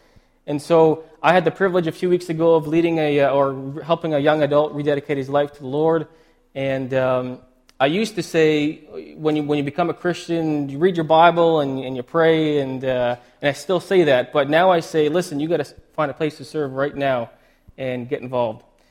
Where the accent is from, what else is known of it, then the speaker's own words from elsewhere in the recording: Ontario, Canada; We're from Ontario, if you haven't heard.